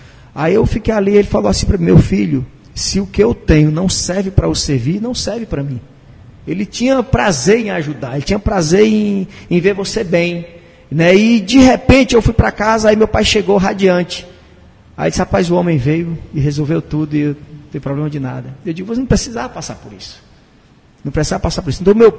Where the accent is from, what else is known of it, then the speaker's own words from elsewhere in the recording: Itatira, Ceará, Brazil; born there; Eu nasci no pé da serra do interior, da Itatira, né? Na verdade, eu não nasci em Canindé, eu nasci em Itatira